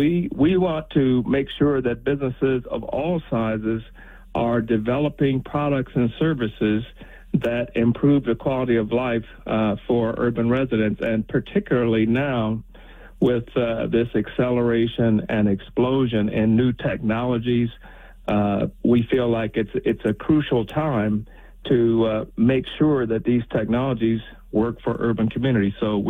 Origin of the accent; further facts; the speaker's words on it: Flint, Michigan, United States; when I was growing up in Flint in the 1960s.